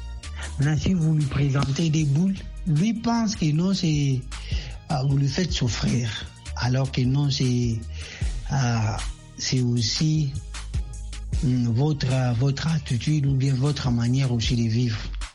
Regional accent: Kananga, Kasaï-Central, DR Congo; chez nous ici, chez nous au Congo, précisément à Kananga

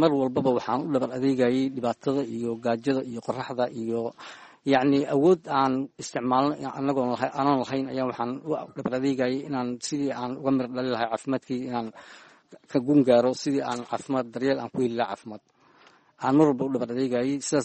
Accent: Mogadishu, Banaadir, Somalia; born or raised there; also born or lived in Galgaduud

